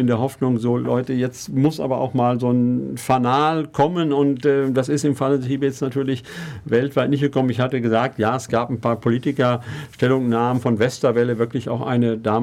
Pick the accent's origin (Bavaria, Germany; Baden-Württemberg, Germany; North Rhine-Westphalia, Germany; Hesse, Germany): Baden-Württemberg, Germany; Tübingen; ich bin nicht selber aus Ulm, ich bin aus Tübingen, ist nicht so weit weg